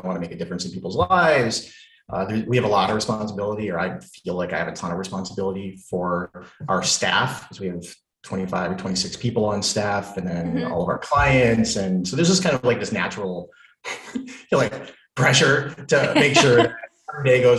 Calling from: Detroit, Michigan, United States; I am tuning in from downtown Detroit, Michigan. Boom, beautiful Detroit.

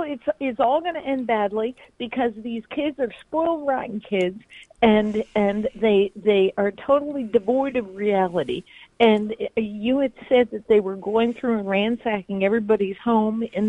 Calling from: Pennsylvania, United States; From Pennsylvania.

